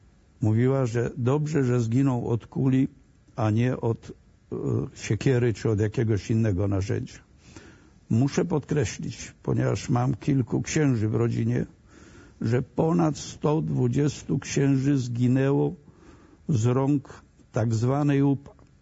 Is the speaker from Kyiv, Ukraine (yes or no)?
no; Hucisko Brodzkie, Lviv Oblast, Ukraine; na Podolu, w okolicy mojej wsi, Hucisko-Brodzkie